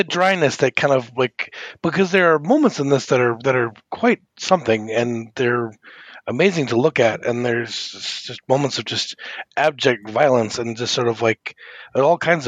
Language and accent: English; United States; as an American that doesn't know a ton about it